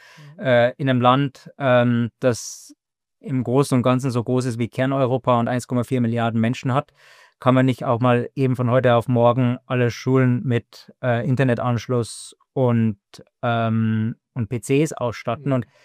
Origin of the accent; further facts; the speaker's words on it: United Kingdom; German is a second language; Ich komme aus Großbritannien, da ist es noch weniger